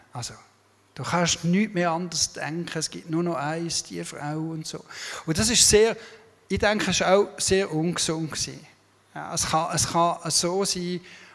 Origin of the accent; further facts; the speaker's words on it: Rebstein, St. Gallen, Switzerland; Und ich bin da aufgewachsen im St. Galler Rintal, zu Rebstein. Ist das. Meine Eltern sind Österreicher, so quasi Wirtschaftsflüchtlinge, sind einmal rübergekommen, über den Rhein, arbeiten. Im 1964 war es